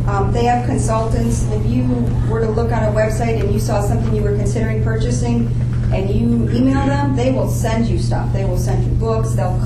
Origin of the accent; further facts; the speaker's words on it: Kenosha, Wisconsin, United States; I was born and raised in Kenosha